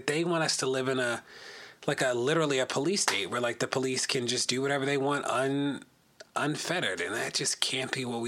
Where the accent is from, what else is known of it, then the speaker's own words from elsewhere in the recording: Baltimore, Maryland, United States; I live in Baltimore. I'm from Baltimore.